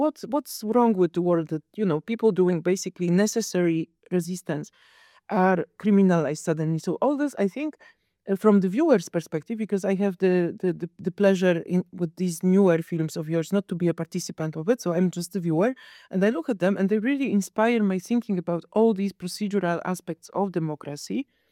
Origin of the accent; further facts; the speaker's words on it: Poland; English is a second language; I come from Poland where the constructivism was the core, like the most, like.